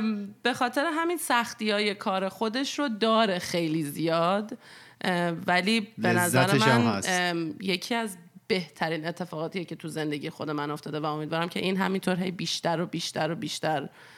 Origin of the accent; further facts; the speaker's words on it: Iran; مخصوصا ماهایی که بیرون از ایرانیم